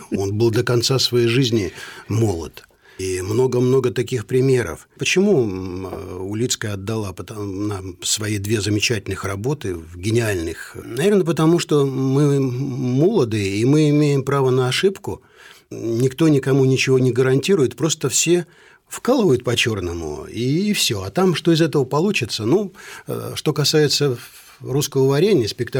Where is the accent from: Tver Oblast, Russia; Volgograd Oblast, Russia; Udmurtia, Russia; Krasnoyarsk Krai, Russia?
Krasnoyarsk Krai, Russia; Terteg; also born or lived in Sergeevka; Родился в Сергеевке, а жил в Тертеже.